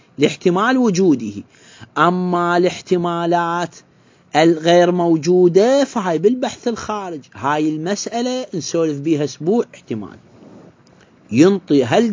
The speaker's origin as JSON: {"language": "Arabic", "country": "Iraq", "said": "عندنا بالعراق"}